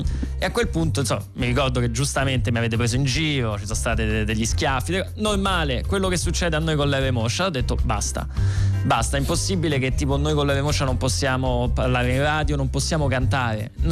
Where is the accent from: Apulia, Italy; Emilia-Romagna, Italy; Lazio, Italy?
Lazio, Italy; Rome; Io sono avvantaggiato il fatto che sono di Roma, quindi a volte andiamo a cantare.